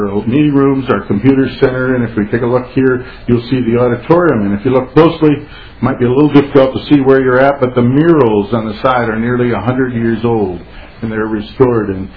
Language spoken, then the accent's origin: English; Minnesota, United States; I are both natives of Minnesota from sparsely populated areas. Mark is from St. Louis County, and I grew up in Grant County.